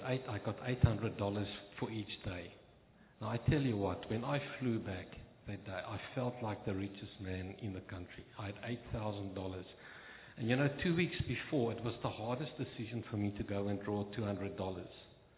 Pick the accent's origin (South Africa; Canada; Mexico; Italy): South Africa; moved away as an adult; now in Australia; As Pastor Frank was saying, I'm a South African. I got married in 1987, and in 1997, we moved to Australia.